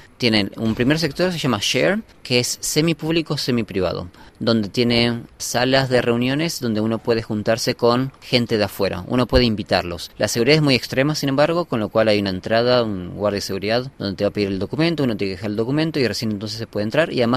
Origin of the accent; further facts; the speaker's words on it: Argentina; now in France; soy de Argentina, pero vine acá a Francia para lanzar una startup, acá a Station F.